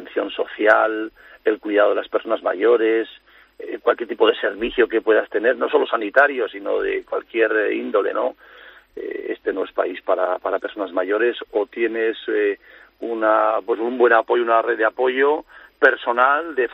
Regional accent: Ólvega, Castile and León, Spain; Yo me acuerdo que yo llegaba tarde en mi pueblito de Soria, y soy un pueblo que se llama Olvega, el pueblo de Chorizo, Revilla, etcétera, que todo el mundo conoce.

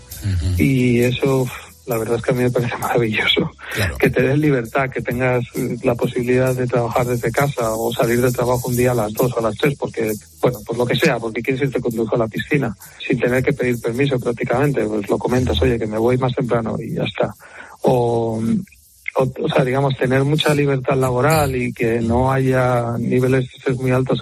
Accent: Spain; soy español y no tengo, no me desvinculo de mi origen y de lo que soy, pero es verdad que en España se puede vivir muy bien

